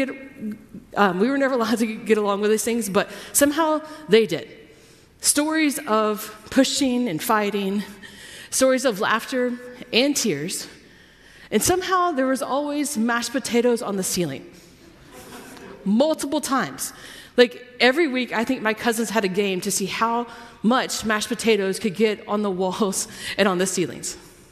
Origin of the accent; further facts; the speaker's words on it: Georgia, United States; I grew up in Georgia. … is in Indiana.